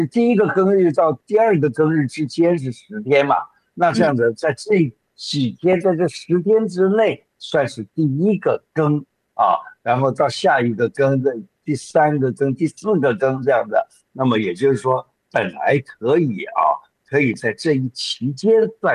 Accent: China; 那么我们中国人常常讲。

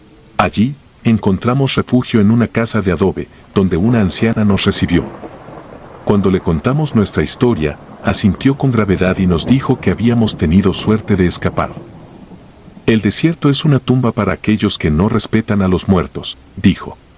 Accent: Guatemala; moved away; Dejaré mi nombre en el anonimato, pero soy de Guatemala. En aquel entonces, en 1998, las cosas en mi país estaban cada vez peor.

